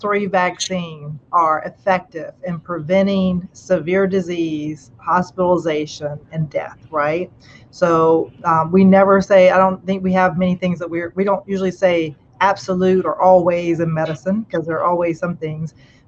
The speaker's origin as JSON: {"language": "English", "region": "North Carolina", "country": "United States", "said": "And I come from Eastern North Carolina. I very much come from a sense of it takes a village."}